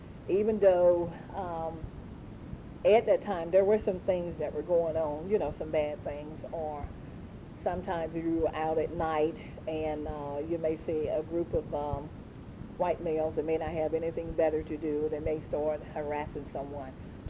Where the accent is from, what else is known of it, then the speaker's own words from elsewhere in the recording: Caldwell, United States; born there; because I was born in Caldwell